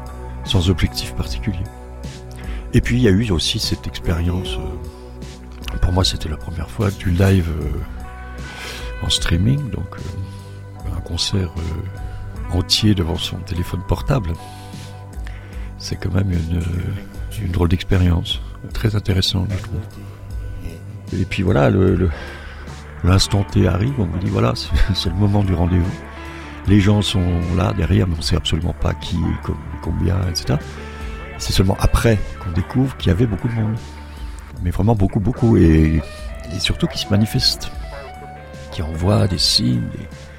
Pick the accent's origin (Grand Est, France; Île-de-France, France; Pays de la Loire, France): Grand Est, France; Sainte-Marie-aux-Mines; elle se trouve à quelques kilomètres de ma ville natale, Sainte-Marie-aux-Mines.